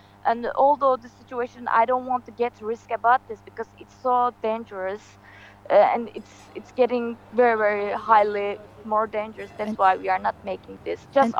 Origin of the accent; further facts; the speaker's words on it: Turkey; now in Istanbul, Turkey; I'm working in Istanbul. I'm living in here, and it's not easy to go my hometown, which is it's in south of Turkey